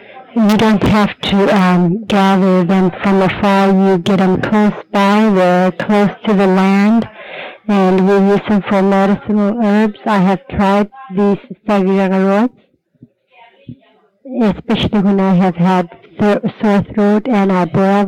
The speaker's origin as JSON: {"language": "English", "town": "Atqasuk", "region": "Alaska", "country": "United States", "said": "I'm from Atkasuk, and there's a whole bunch of Saudi Arabia, and they're close by from Atkasuk."}